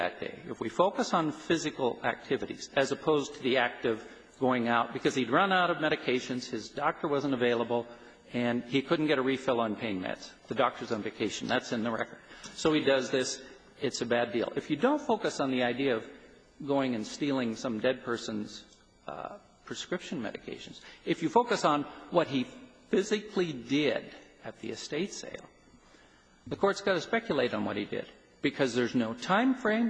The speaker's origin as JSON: {"language": "English", "region": "Montana", "country": "United States", "said": "I'm from Montana. It's like the traffic here. It drives me crazy. Why is that? I'm not used to it."}